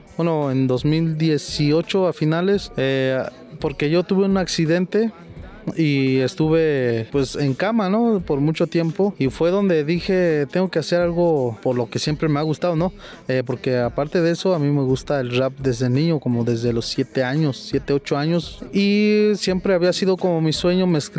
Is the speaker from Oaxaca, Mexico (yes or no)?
yes; San José Tenango, Oaxaca, Mexico; dar a conocer mi pueblo, mi municipio, que es San José Tenango